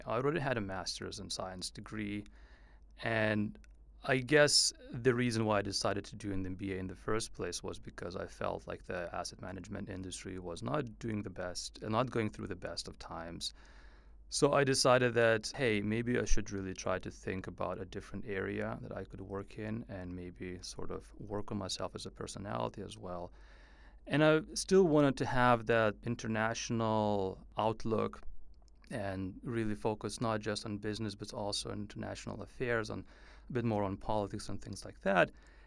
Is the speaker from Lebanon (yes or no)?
no; Lithuania; moved away as an adult; actually Lithuanian. I think I'm the only Lithuanian this year, as far as I know, in the whole Wharton group. And I was born and raised in Lithuania.